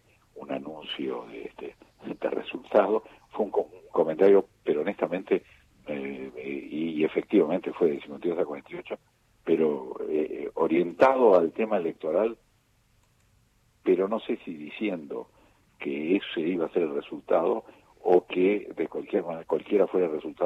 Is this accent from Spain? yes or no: no; Argentina; como empresariado argentino